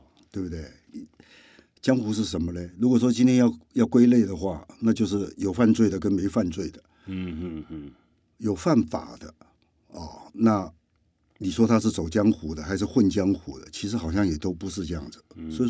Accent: Taipei, Taiwan; 今天录影的地方其实就在台湾大学跟公馆啊，就罗斯福路四段上面，这就是我的老家，我在这边出生的。一直在这边生活了六十多年

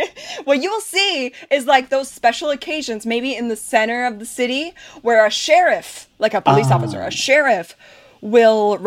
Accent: Texas, United States; And then people get so confused when I tell them that I'm from Texas, because here's the third stereotype, is that every Texan has a Texan accent.

